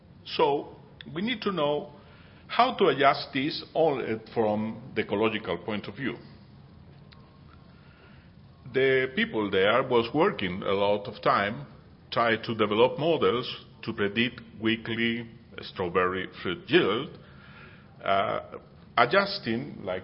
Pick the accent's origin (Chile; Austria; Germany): Chile; English is a second language; now in United States; I am from Chile.